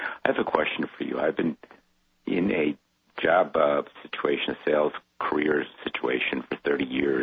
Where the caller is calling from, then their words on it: Bristol, Connecticut, United States; I'm calling from Bristol, Connecticut.